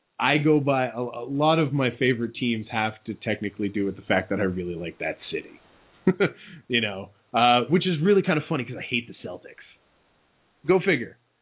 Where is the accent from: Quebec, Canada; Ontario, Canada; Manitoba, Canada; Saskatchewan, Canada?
Quebec, Canada; Montreal; despite growing up in Montreal, I still grew up in a very Oiler-centric era.